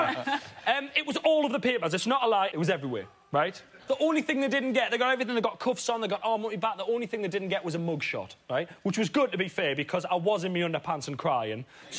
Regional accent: North East England, United Kingdom; accent: Geordie; presumably they heard my accent and thought, he's a Geordie, so therefore a racist.

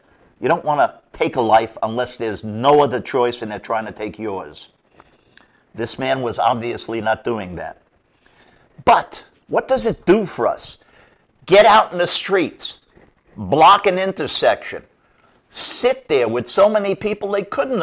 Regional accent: New York City, New York, United States; Again, I grew up in New York City. I'm a few years older than him.

